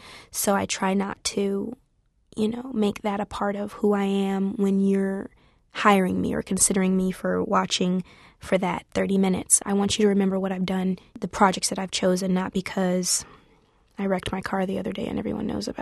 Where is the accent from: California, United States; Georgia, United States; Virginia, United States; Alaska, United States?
Georgia, United States; Atlanta; I was raised in Atlanta, Georgia, and there are things that are stuck with me that I will never do because my mom or dad will come at me through the phone.